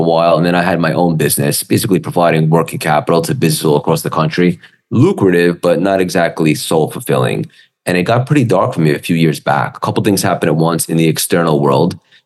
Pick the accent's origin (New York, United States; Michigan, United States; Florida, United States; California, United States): New York, United States; Long Island; Pretty much. I mean, I grew up in Long Island.